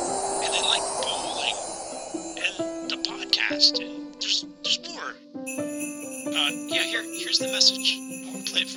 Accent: Canada; Because I'm from Canada, so I like

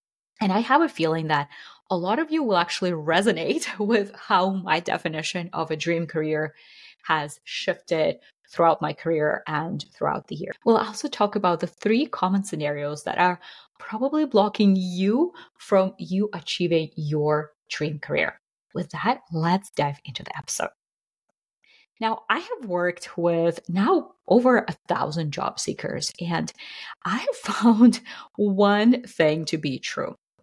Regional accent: Russia; The currency defaulted, I think, multiple times in the 90s when I grew up in Russia.

